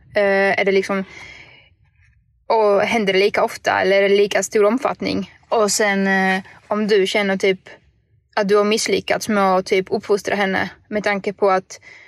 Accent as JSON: {"language": "Swedish", "country": "Poland", "tie": "born or raised there", "second_language": "Swedish", "moved": "yes", "lives_now": "Sweden", "said": "Jag är uppvuxen i Polen och där är det kanske lite striktare än vad det är i Sverige."}